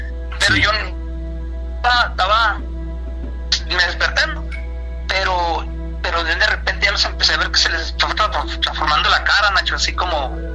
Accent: Tijuana, Baja California, Mexico; now in Tecate, Mexico; Soy de Tijuana, Tijuana.

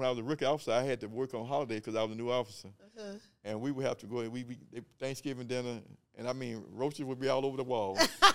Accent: Atlanta, Georgia, United States; Well, see, my situation, I was raised in Atlanta all my life.

